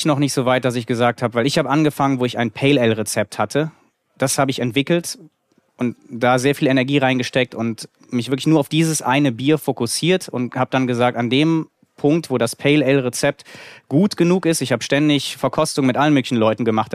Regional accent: Aachen, North Rhine-Westphalia, Germany; born there; Ja, ich bin geboren in Aachen. Wir haben ja in Aachen schon einen belgischen Einfluss

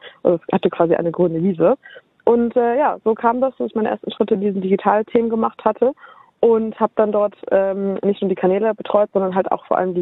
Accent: Düsseldorf, North Rhine-Westphalia, Germany; Düsseldorf, au, meine Heimat.

